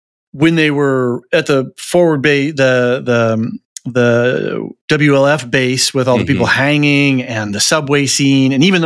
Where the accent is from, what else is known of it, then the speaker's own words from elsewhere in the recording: Seattle, Washington, United States; I'm from Seattle, so I'm seeing stuff that's just, you know, not right.